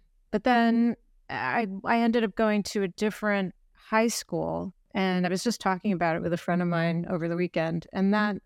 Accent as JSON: {"language": "English", "town": "New York City", "region": "New York", "country": "United States", "tie": "born or raised there", "said": "I was born in New York. I was the first one in my family to be born in the United States. And both of my parents are from Bolivia. And we lived in early times. We lived in Jamaica, Queens"}